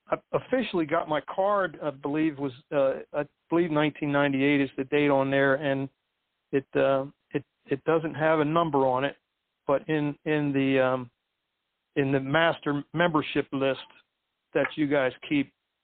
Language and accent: English; New Jersey, United States; moved away as an adult; also born or lived in Florida; I had been living in Florida for many years, my whole career. I moved to Florida from Jersey when I was 18.